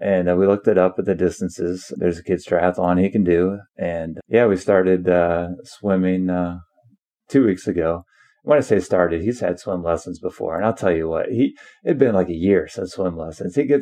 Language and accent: English; Iowa, United States; Like I said, we're both from Iowa. We've been familiar with the race or the ride, but we've never done it.